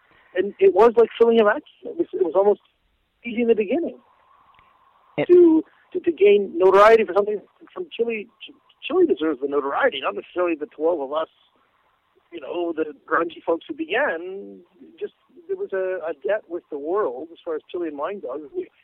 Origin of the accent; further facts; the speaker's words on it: Canada; moved away as an adult; When this group started, I spoke of David and Goliath in terms that I understood them growing up in Canada.